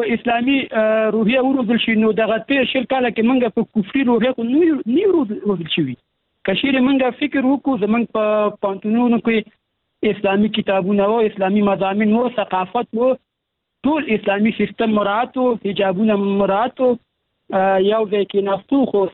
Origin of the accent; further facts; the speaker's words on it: Afghanistan; موږ د افغانستان خلک یو، دې هېواد کې موږ ژوند کړی، دا مو هېواد دی.